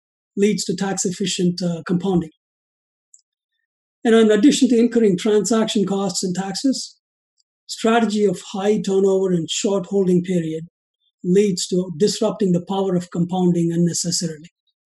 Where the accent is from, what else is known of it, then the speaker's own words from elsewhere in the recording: India; moved away as an adult; now in United States; I'm originally from India, came here as a graduate student pursuing a master's in accounting. I then worked for an insurance company in Des Moines, Iowa.